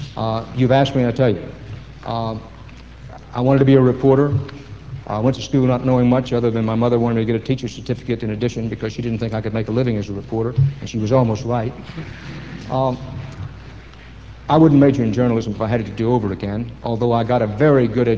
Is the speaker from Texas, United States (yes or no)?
yes; Texas, United States; Those of you who know my home state, there's a huge ranch called the King Ranch.